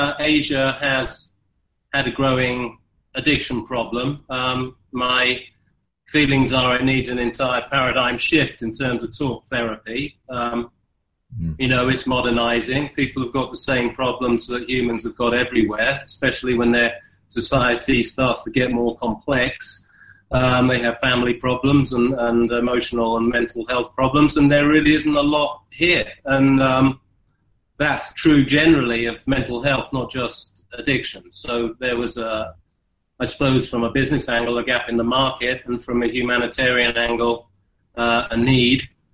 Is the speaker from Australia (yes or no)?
no; London, United Kingdom; Originally from London in the UK